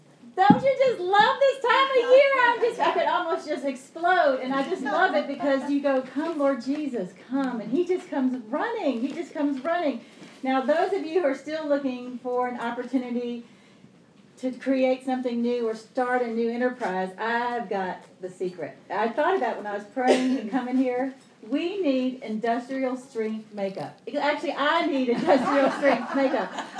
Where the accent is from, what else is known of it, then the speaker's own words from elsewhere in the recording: Atlanta, Georgia, United States; As most of you know, I'm not from New York. and of course, being from Atlanta, when I'm in places like Alabama and Mississippi, I think I am from the north.